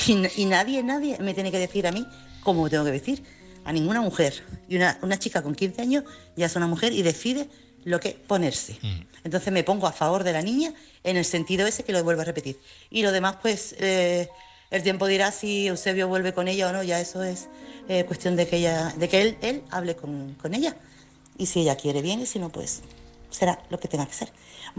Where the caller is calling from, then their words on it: Chiclana de la Frontera, Andalusia, Spain; corresponsal de Chiclana.